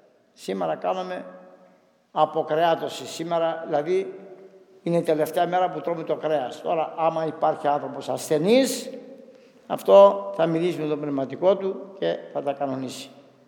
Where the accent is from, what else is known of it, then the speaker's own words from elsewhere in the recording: Chios, North Aegean, Greece; είμαι Χιώτης και ξέρω